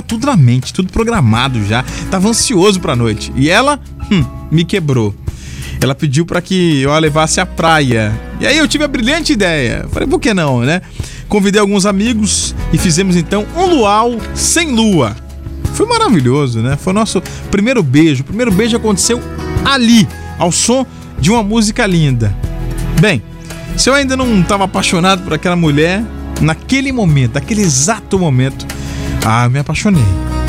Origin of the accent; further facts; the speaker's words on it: Serra, Espírito Santo, Brazil; né? Eu sou da Serra, mas trabalho em Vila Velha.